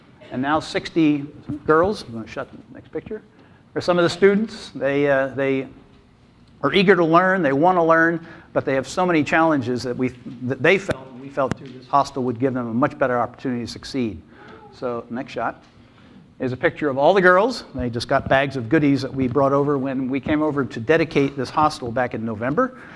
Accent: Plymouth, Michigan, United States; Well, they told you I'm from Plymouth, Michigan, which is a suburb of Detroit.

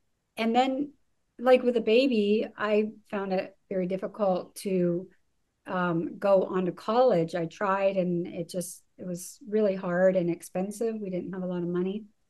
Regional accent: Canada; Originally, I was born and raised in Canada

